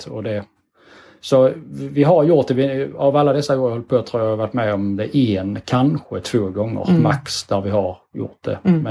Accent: Skåne, Sweden; accent: Skåne; Vi ligger, som kanske min dialekt avsåg, vi ligger i Skåne på östkusten.

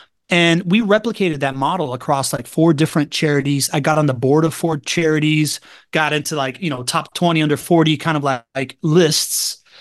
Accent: Miami, Florida, United States; But what happened when I came back to Miami was I decided to like say yes to things anew and see my hometown in a different light.

